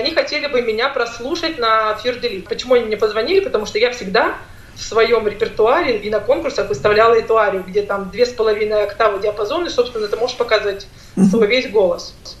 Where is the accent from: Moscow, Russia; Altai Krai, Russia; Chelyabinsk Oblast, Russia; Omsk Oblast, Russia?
Omsk Oblast, Russia; Omsk; born there; Да, я родилась в Сибири, в городе Омске.